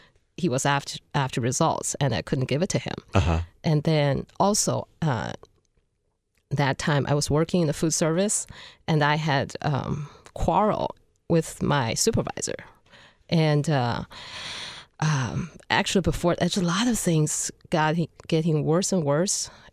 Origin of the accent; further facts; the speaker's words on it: Beijing, China; English is a second language; now in United States; I am from China, Beijing.